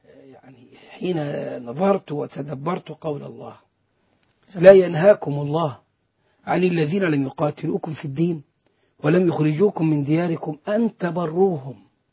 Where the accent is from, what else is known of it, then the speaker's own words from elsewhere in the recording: Egypt; فنحن نتعامل مع النصارى في مصر على أنهم جيران وأنهم مسالمون، ونحن أبناء البلد الأصليين بالمناسبة، نحن أبناء البلد، أجدادنا أسلموا ونحن أحفادهم